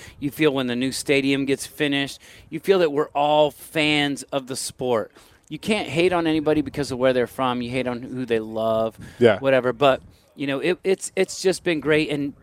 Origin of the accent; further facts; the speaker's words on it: Pennsylvania, United States; I'm from Western PA, so I've got to be a Steelers fan.